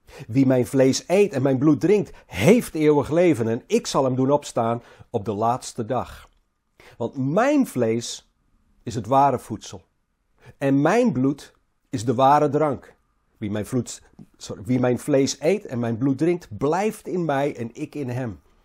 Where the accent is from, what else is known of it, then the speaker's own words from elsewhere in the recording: Flanders, Belgium; laten we eens kijken hoe wij gemiddeld als Vlaming boodschappen doen.